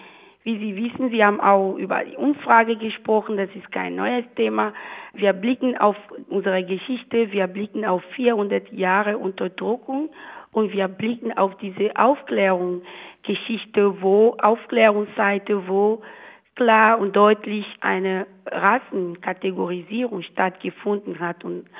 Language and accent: German; Benin; ich komme aus Benin